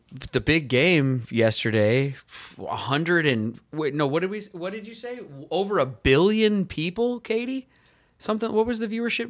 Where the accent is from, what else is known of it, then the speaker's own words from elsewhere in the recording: Edmonds, Washington, United States; and then one of them up there in Everett, just north of my hometown, Edmonds.